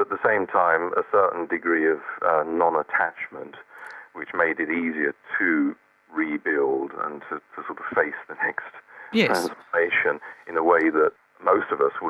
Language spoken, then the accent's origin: English; United Kingdom; I come from Britain